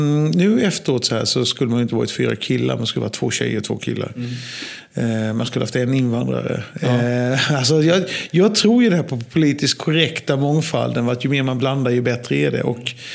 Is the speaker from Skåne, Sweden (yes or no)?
no; Halmstad, Halland County, Sweden; jag är ju från Halmstad.